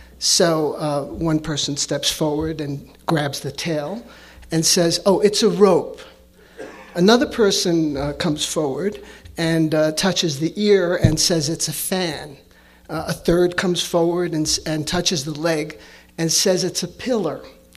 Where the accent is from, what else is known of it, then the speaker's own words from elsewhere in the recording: New York City, New York, United States; and I grew up with that in New York City.